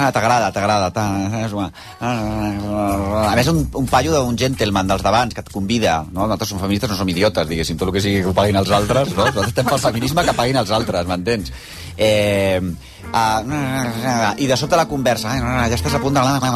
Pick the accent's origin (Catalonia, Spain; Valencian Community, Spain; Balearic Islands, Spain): Catalonia, Spain; Barcelona; Jo penso que sóc centralista, sóc de Barcelona, Eixample...